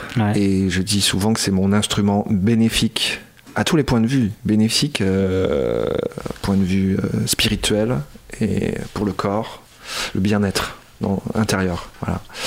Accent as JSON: {"language": "French", "town": "Besançon", "region": "Bourgogne-Franche-Comté", "country": "France", "lives_now": "Rochefort, France", "said": "Alors, originairement, je suis de Besançon."}